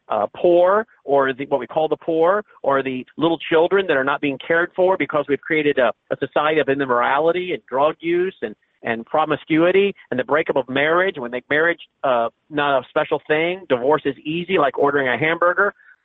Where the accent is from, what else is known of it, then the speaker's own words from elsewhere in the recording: Tennessee, United States; which was founded and led by a congressman from my home state of Tennessee.